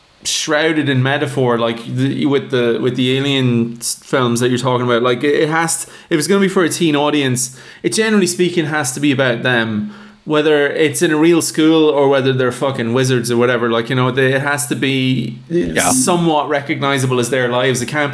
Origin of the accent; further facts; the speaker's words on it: Ireland; as an Irish person, I feel like I should say Morin